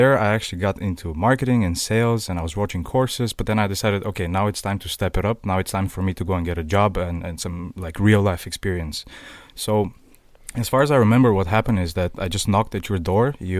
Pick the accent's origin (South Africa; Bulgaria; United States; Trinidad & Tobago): Bulgaria; English is a second language; moved away as an adult; now in Denmark; That's almost 5 years. Actually, I just passed 5 years as well.